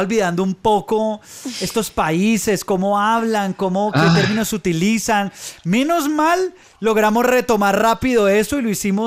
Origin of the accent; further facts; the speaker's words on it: Colombia; nosotros también en Colombia, pero ya tendría que cambiar de acento porque ya estoy hablando